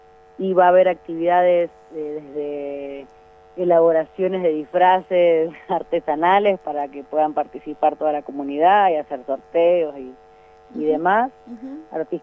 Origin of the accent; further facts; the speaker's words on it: Buenos Aires, Argentina; Yo vengo de Buenos Aires